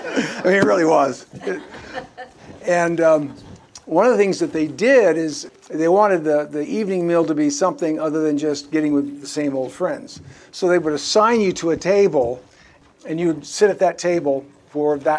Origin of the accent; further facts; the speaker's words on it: Indianapolis, Indiana, United States; My wife was from Akron, Ohio. I was from Indianapolis, Indiana.